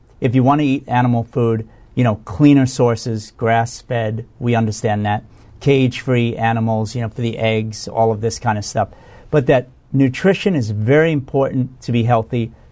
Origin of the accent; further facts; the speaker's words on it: New York, United States; Are they trying to set me up because I'm from New York or something?